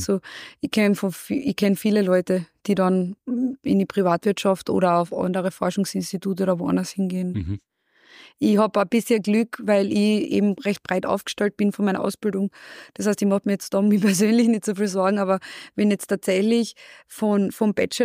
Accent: Carinthia, Austria; now in Graz, Austria; ich bin Kärntnerin und lebe jetzt in Graz, okay.

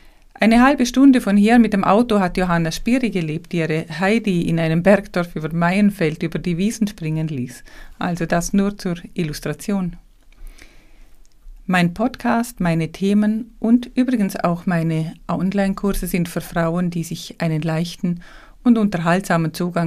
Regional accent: Liechtenstein; Ich komme aus Liechtenstein, das genau in der Mitte liegt. Unsere Sprache, unser Dialekt ist mit dem Dialekt im Vorarlberg Österreich am nächsten verwandt, obwohl diese uns eher mit der Schweiz in Verbindung bringen.

